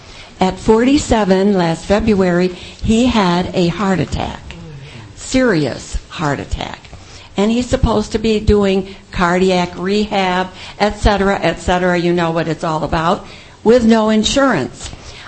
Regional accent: Ithaca, New York, United States; from Ithaca.

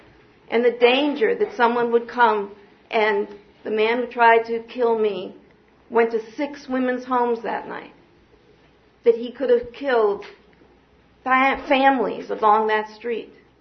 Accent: Ithaca, New York, United States; I was born in Ithaca, New York, and have lived here most of my life.

